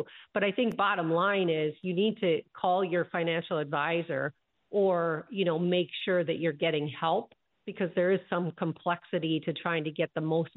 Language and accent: English; Minnesota, United States; Most people are, well, we're from Minnesota, right? They're just very giving people, not saying that other states aren't